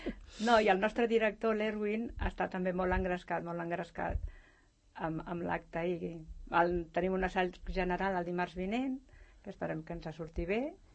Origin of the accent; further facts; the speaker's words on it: Sant Cugat del Vallès, Catalonia, Spain; nosaltres també som de Sant Cugat